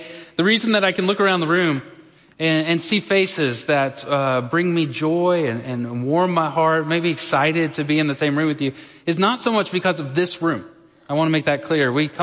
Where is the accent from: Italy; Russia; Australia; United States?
United States; Texas; As an American and as a Texan, what does it mean for me to have a king?